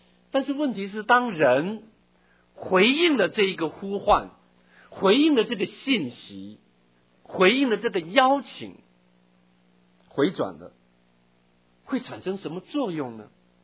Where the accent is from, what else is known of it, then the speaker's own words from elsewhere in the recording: Taitung County, Taiwan; 我小时候在台东一个所谓的传统市场的菜市场的入口处